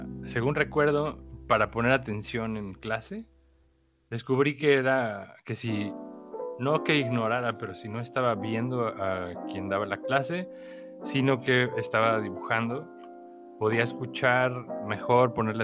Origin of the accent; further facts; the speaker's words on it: Mexico City, Mexico; born there; now in Tijuana, Mexico; Pues nací en la Ciudad de México, soy un artista.